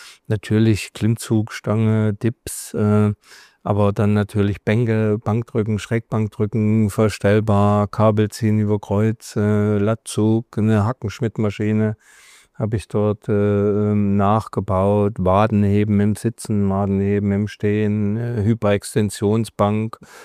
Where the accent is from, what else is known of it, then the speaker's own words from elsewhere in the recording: Germany; moved away; ich werde hier meine Heimat verlassen. Wir können mich alle hacken hier. Ich haue im Westen ab, egal wie.